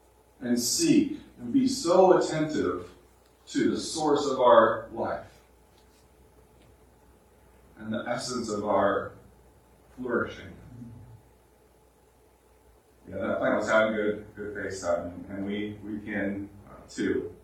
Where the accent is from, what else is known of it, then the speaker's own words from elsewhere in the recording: Washington, United States; I grew up in Washington State, and it's known as the apple capital of the world, particularly the very center of it.